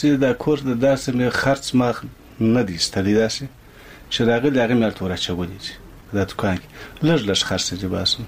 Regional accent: Kandahar, Afghanistan; او زه د کندهار د ولایت یم.

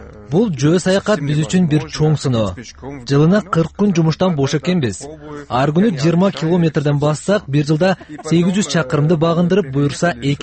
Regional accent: Weingarten, Baden-Württemberg, Germany; Мен Германиянын түштүгүндөгү Вайнгартен шаарында төрөлүп өскөм.

